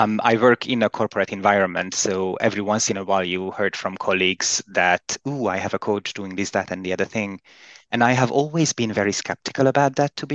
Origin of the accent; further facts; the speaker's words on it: Hungary; English is a second language; now in Zurich, Switzerland; I am 38 years old. I live in Zurich, but I'm originally from Hungary.